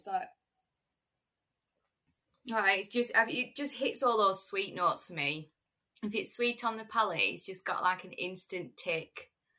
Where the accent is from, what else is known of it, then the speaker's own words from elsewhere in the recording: Scotland, United Kingdom; I grew up in Scotland.